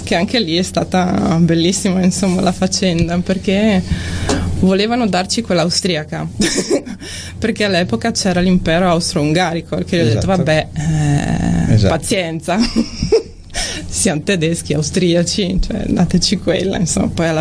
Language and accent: Italian; Croatia; born there; dove sei nata? In Croazia. Eppure più trentina dei trentini